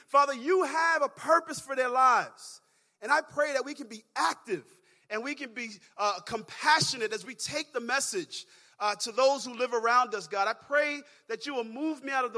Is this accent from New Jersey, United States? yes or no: no; New York City, New York, United States; I grew up in East New York, 425 Jerome Street between Sutter and Belmont.